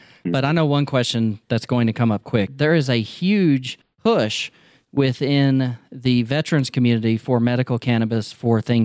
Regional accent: Texas, United States; we're from Texas, and there was a absolute catastrophe in Texas this year with the bill that they passed.

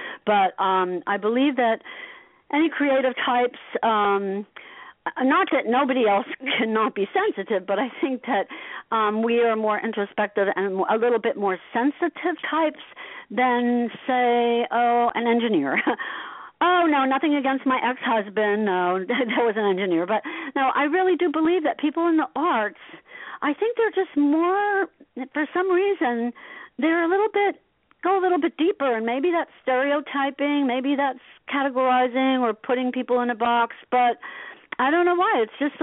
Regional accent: Asbury Park, New Jersey, United States; It was very cool growing up in Asbury

